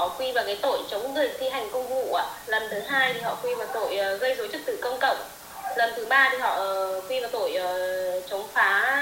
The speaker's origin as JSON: {"language": "Vietnamese", "region": "Hòa Bình", "country": "Vietnam", "tie": "born or raised there", "said": "Cháu lớn lên ở Hòa Bình bác ạ."}